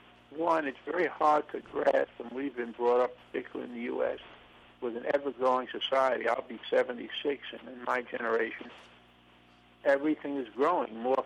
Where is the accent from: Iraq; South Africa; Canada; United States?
United States; Brooklyn, New York; Well, I grew up in Brooklyn, New York. I came from an upper-middle-class family.